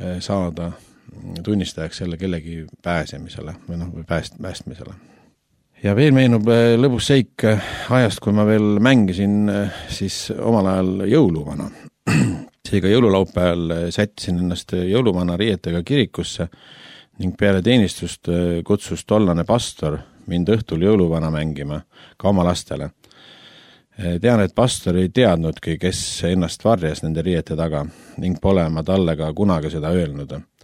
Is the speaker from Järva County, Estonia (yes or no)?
yes; Järva-Jaani, Järva County, Estonia; Kuna Alevis, kus ma pärit olen, ehk Järvamaalt, Järva Jaanist